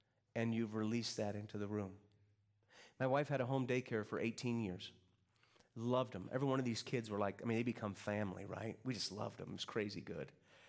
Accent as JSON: {"language": "English", "region": "Kansas", "country": "United States", "said": "I'm from Kansas. In Kansas, you wash your clothes in this specific detergent so they don't smell, right?"}